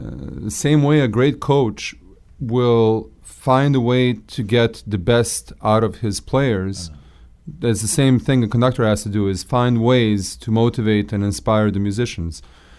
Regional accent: Seattle, Washington, United States; I was a football fan growing up in Seattle.

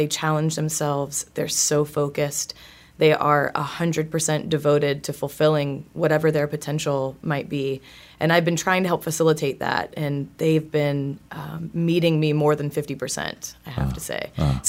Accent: Florida, United States; I'm originally from Central Florida, but I was gone for a while.

